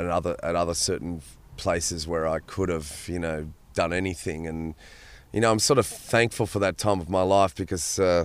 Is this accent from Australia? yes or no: yes; Australia; I mean, I'm Australian.